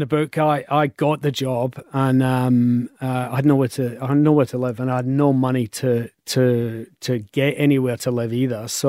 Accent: Scotland, United Kingdom; now in Australia; There's a lot of stuff there about me growing up in Scotland and what it was like.

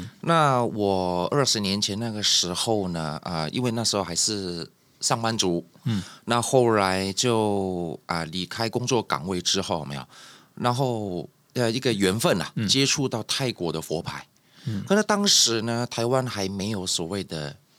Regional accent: Hong Kong; born there; 那因为我本身小时候是在香港出生的，那我小的时候家里是供奉四面佛。

